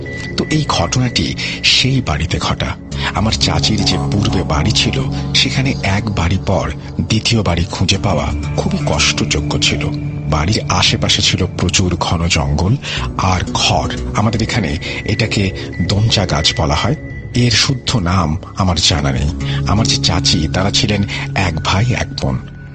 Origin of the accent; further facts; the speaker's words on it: Haimchar, Chittagong Division, Bangladesh; আমার বাড়ি চাঁদপুর জেলার হাইমচর থানায়।